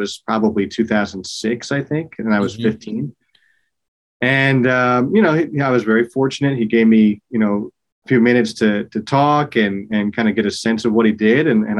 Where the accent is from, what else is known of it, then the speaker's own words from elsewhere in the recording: New Jersey, United States; moved away as an adult; And so I grew up in New Jersey, but I moved from New Jersey to Maryland for school.